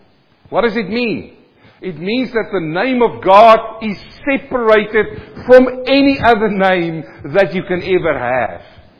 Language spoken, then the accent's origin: English; South Africa; English is a second language; When I came from South Africa, I couldn't speak English for the life of me.